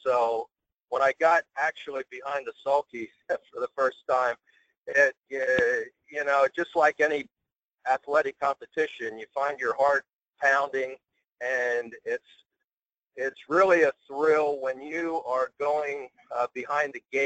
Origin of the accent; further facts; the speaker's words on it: Pennsylvania, United States; moved away as an adult; also born or lived in Miami; thoroughbreds from growing up in Pennsylvania outside of the Philadelphia area where harness racing was prevalent back in those days. I went down, as I said, to Florida International University in Miami.